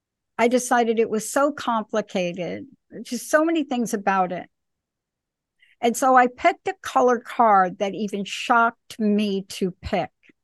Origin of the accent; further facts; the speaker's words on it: East Coast, United States; I mean, I grew up on the East Coast where Linda lives is absolutely gorgeous.